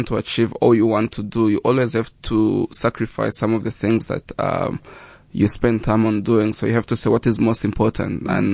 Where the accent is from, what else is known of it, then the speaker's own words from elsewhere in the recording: South Africa; not that I come from South Africa, that I have to give back to South Africa